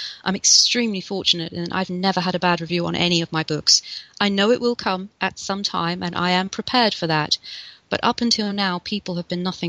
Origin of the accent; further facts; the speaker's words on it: Bury St Edmunds, East of England, United Kingdom; it's based in my hometown of Bury St Edmunds in Suffolk, which is the most gorgeous medieval market town